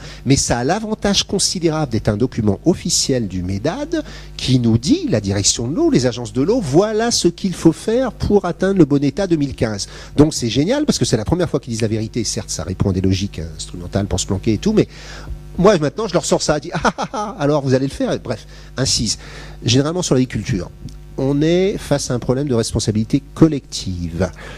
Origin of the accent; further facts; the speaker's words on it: Brittany, France; born there; Je suis né en Bretagne.